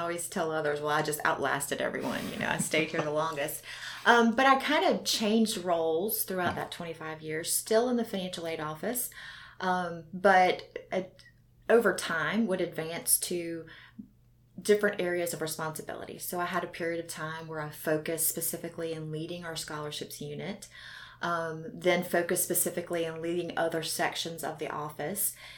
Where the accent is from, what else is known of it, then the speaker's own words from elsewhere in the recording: Raleigh, North Carolina, United States; I'm from Raleigh, born and raised here.